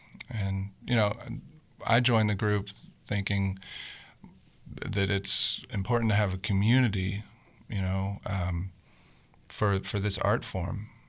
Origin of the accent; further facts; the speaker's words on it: Pittsburgh, Pennsylvania, United States; Well, I mean, I grew up in Pittsburgh